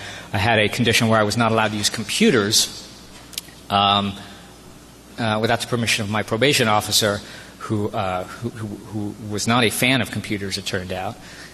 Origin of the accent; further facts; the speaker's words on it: Los Angeles, California, United States; I grew up in Los Angeles, so I knew it well.